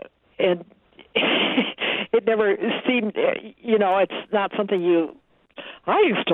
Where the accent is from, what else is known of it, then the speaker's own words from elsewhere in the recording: Minnesota, United States; It was on a farm in Minnesota. I grew up in Minnesota.